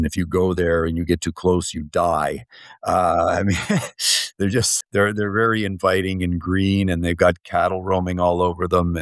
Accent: Windsor, Ontario, Canada; I grew up in Windsor, Ontario, Canada. So right across from Detroit, Michigan, border city.

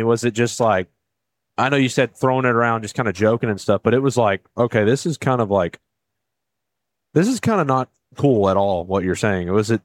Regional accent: the South, United States; I'm from the South, and it was kind of like, wow, there's a lot of Lutherans here.

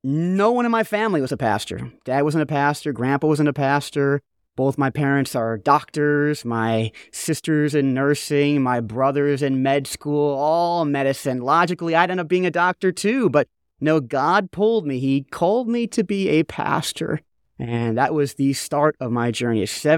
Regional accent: Buffalo, New York, United States; I grew up in New York, up in Buffalo, Niagara Falls area

